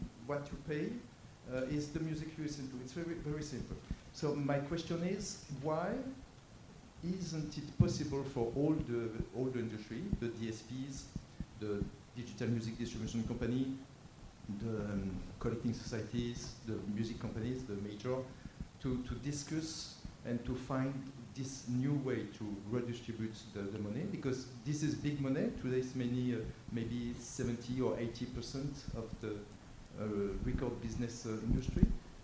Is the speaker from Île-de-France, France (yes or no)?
yes; Paris, Île-de-France, France; English is a second language; I'm coming from Paris, France.